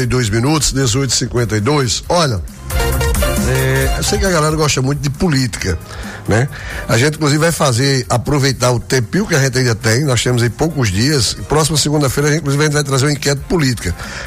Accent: Brazil; Então, assim, a gente torce porque a gente é brasileiro.

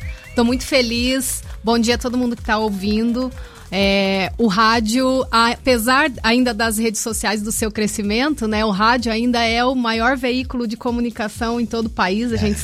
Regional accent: Lunardelli, Paraná, Brazil; eu também sou do interior do Paraná, sou pé vermelho, sou lá de Lunardelli

